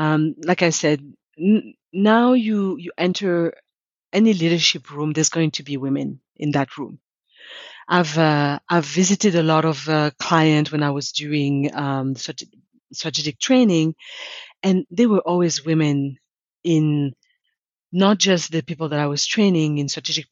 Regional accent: Switzerland; now in United States; I grew up in Switzerland, I have family relatives, so I had that support network here.

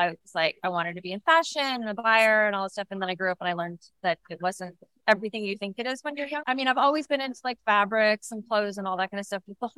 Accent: Los Angeles, California, United States; now in Minneapolis, United States; I live in Minneapolis, but I'm actually a California native. Wound up in Minneapolis 3 years ago. I know everyone says I'm crazy, like, how did I go from sunny LA to Minneapolis?

